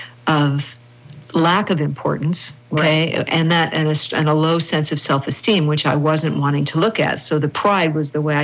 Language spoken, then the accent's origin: English; Midwest, United States; because I was raised in the Midwest.